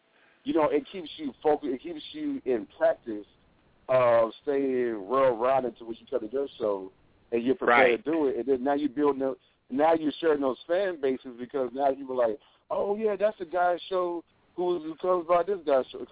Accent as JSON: {"language": "English", "region": "New Jersey", "country": "United States", "lives_now": "Fort Worth, United States", "said": "I'm in Tejas. It'd be Fort Worth to be exact. Yes. I got. But I'm originally from Jersey, so you got both of those areas mixed into me."}